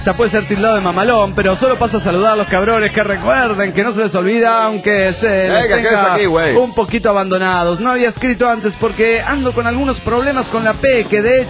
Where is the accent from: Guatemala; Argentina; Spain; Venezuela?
Guatemala; de Guatemala.